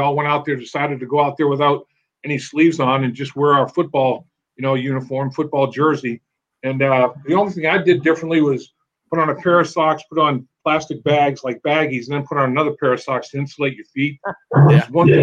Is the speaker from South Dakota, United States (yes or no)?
no; Boston, Massachusetts, United States; And I'm from the Boston area, New England, originally. I went to school at Syracuse, so I'm used to cold weather.